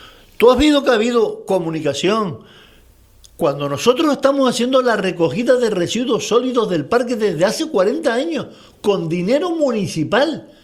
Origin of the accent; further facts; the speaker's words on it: Canary Islands, Spain; yo, como tinerfeño